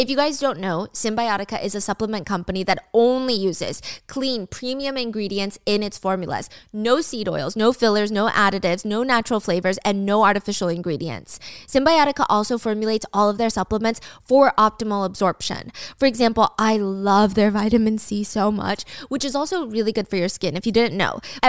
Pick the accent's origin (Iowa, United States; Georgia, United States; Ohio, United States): Georgia, United States; And it happens in my home state of Georgia.